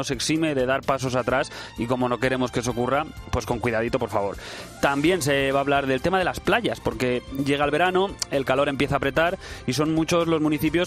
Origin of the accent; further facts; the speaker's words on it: Madrid, Community of Madrid, Spain; para los que somos de Madrid.